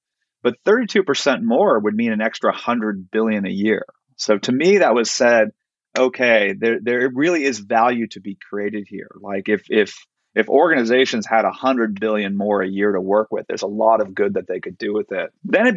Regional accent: California, United States; growing up in Silicon Valley, there's always there's a mystique around founders

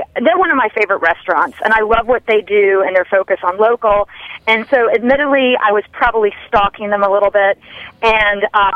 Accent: Richmond, Virginia, United States; born there; I was born in Richmond, Virginia, and then we moved quite a bit growing up

